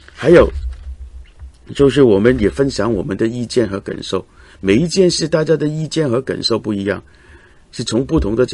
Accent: Hong Kong; 我来自香港，我看见香港的情况很心疼

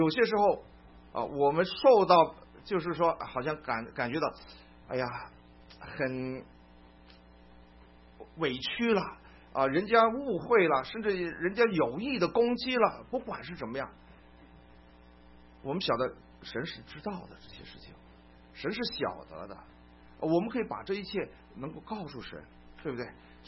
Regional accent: China; 我们中国人有一句话啊，常常讲的

